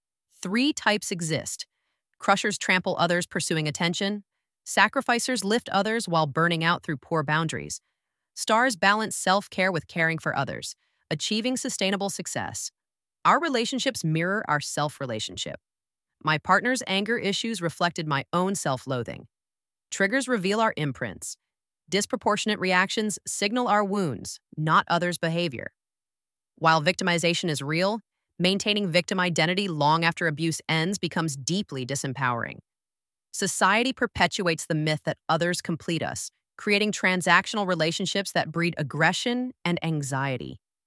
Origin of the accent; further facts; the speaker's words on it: Paris, Île-de-France, France; English is a second language; now in United States; Growing up in Paris, I absorbed French cynicism, bonding through complaining, believing nothing would work out. Moving to America exposed me to the opposite.